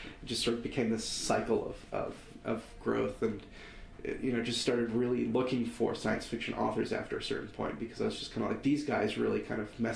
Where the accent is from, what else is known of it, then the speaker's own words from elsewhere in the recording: Grenada; Growing up in Grenada, there's still some of that going around, but not as much.